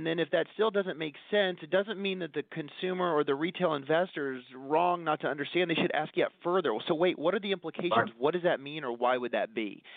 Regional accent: Missouri, United States; my office is in Beverly Hills, California, but I'm born and raised in the Show Me State, Missouri. And my family had farms in Kansas.

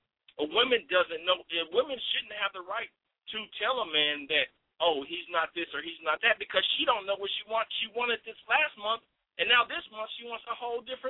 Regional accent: Kansas City, Kansas, United States; because I know I was growing up in Kansas City, Kansas

